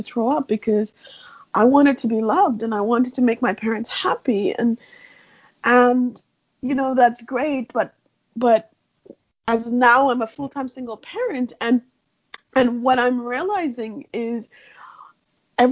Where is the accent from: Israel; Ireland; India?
India; So I grew up in India, and I come from a very traditional family.